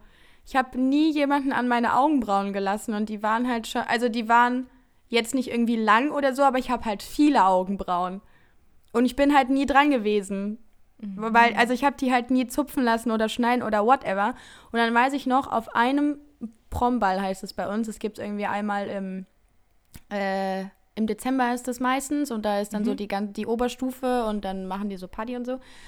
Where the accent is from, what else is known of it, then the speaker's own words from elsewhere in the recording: Heinsberg, North Rhine-Westphalia, Germany; also bei uns in Heinsberg ist das Gymnasium auf so einem Berg